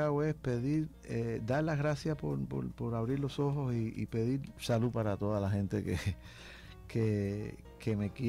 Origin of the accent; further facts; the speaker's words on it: Havana, Cuba; Y yo me siento súper cubano, como le puse a ese disco anterior, y súper habanero también.